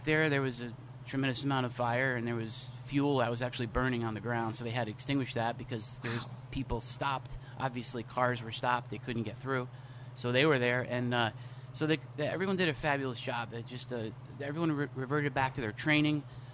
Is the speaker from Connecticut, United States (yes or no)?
yes; Stamford, Connecticut, United States; And I grew up in Stanford, and my my family's been involved in Belltown Fire Department.